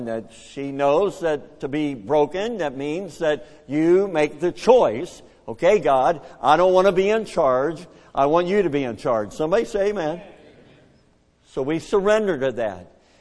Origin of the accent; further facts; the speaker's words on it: Kentucky, United States; I grew up in Kentucky. We call it regular. It's two syllables, regular.